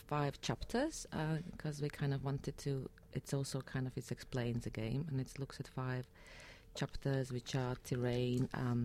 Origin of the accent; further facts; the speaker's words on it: Russia; English is a second language; I grew up in Soviet Union